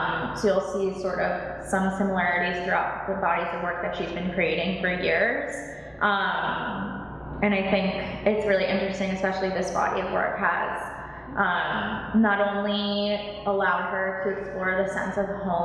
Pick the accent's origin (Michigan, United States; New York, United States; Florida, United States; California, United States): Florida, United States; Miami; I'm originally from Miami, but I studied fine art and art history there.